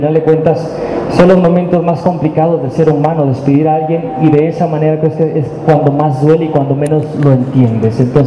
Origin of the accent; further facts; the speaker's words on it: Mexico; Repito, desgraciadamente todos estamos expuestos como mexicanos en este maravilloso país.